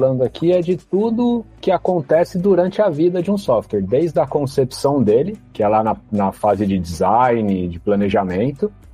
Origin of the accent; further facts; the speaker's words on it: São Paulo, Brazil; Trabalho aqui no Magalu há 3 anos já, sou aqui de São Paulo